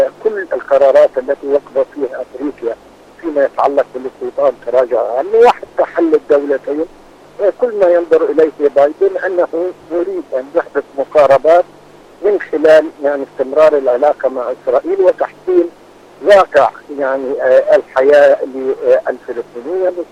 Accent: Palestine; نحن كفلسطينيين

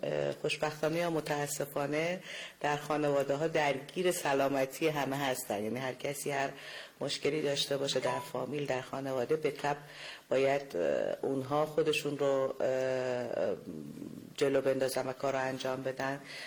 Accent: Gonbad-e Kavus, Golestan, Iran; گنبد برای هر کسی که گنبدی زیباترین شهر دنیاست، جای دیدنی زیاد داره.

